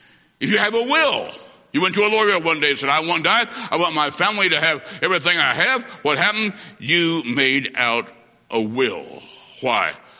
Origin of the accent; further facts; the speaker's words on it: Macomb, Illinois, United States; I grew up in Macomb, Illinois, just out of a little town called Chester, just down the road.